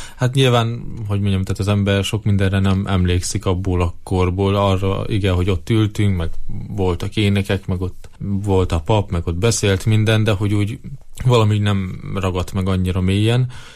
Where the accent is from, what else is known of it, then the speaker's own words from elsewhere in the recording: Vámosgyörk, Heves, Hungary; Vámos Györkön éltem életem nagy részét a szeminárium előtt.